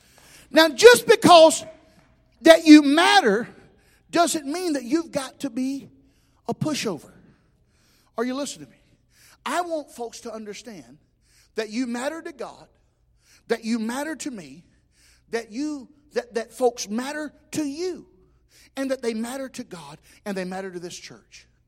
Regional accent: the South, United States; You know, I'm from the South, so the famous last words is, watch this.

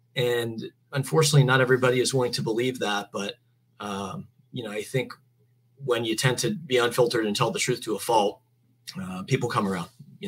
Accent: Sarasota, Florida, United States; I grew up in Sarasota.

